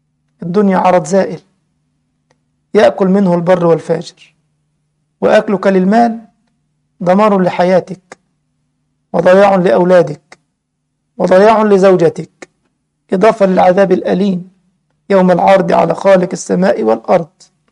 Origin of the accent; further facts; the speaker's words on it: Egypt; قيمة البيتزا تقريبا 60 جنيه، بلدنا مصر يعني 60 جنيه